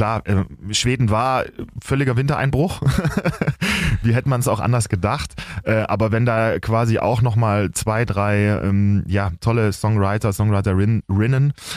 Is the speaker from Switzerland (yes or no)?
no; Belgium; now in Germany; Ja, ich komme aus Belgien, bin da geboren und aufgewachsen mit meinen Geschwistern, weil nämlich mein Vater an der deutschen Schule dort gelehrt hat damals.